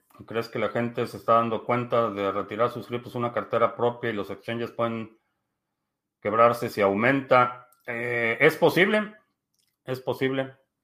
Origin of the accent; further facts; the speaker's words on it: Mexico; tenemos muchos malos hábitos de coexistencia como mexicanos